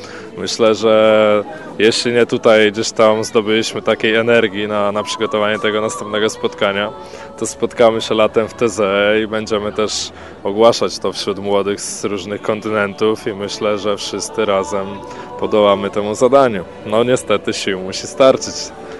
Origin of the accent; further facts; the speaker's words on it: Poznań, Greater Poland Voivodeship, Poland; jestem z Poznania.